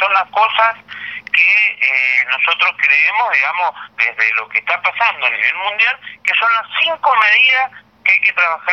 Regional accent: San Rafael, Mendoza, Argentina; en la misma provincia, yo soy del sur, yo soy de San Rafael, ¿sí?

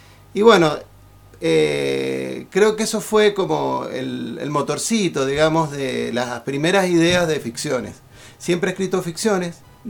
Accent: Mendoza, Argentina; uno como mendocino siempre está cerca de la montaña

